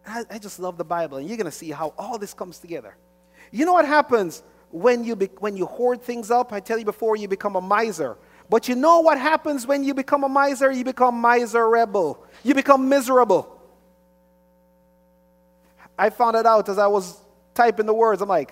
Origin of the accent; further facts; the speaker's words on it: Jamaica; now in United States; Yes, my passport says United States. All of us Americans walked away saying, well, I didn't because, you know, I come from Jamaica.